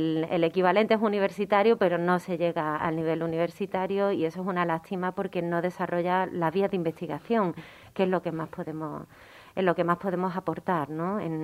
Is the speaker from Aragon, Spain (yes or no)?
no; Andalusia, Spain; cuando me dicen, bueno, tú eres española, digo, no, soy andaluza